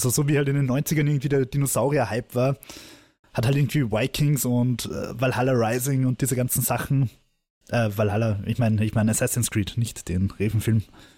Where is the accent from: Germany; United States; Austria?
Austria; Na, also, für mich als Österreicher